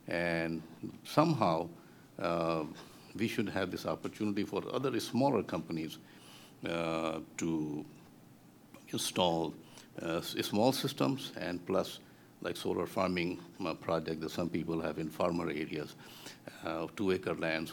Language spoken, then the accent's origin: English; California, United States; I'm from San Francisco Bay Area.